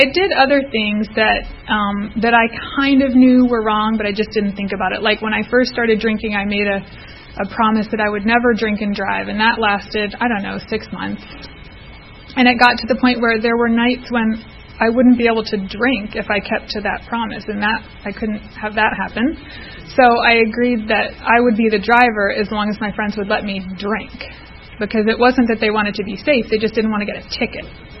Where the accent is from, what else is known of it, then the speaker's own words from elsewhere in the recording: Baltimore, Maryland, United States; I grew up in Baltimore, Maryland. I had an older sister and my mom and my dad, and I had a pretty typical good childhood.